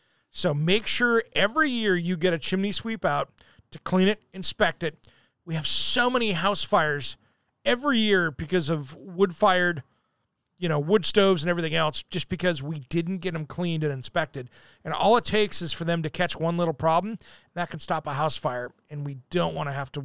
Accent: Washington, United States; like I grew up in Eastern Washington, for instance, or anywhere else in the country where you get big freezes.

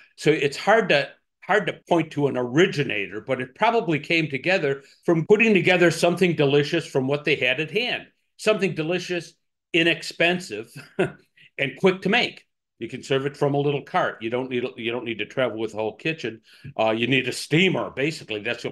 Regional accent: Chicago, Illinois, United States; And I think there's identity involved here, identity as a Chicagoan.

